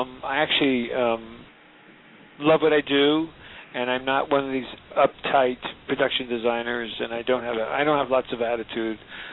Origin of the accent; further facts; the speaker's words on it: New Jersey, United States; it's been a great love of my life because I grew up in New Jersey, and I had no idea.